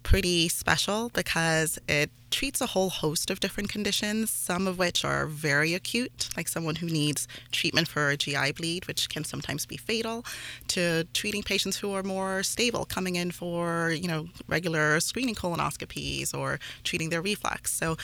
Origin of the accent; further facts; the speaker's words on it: Kenya; moved away as an adult; I grew up in Kenya, and I spent my first 18 years there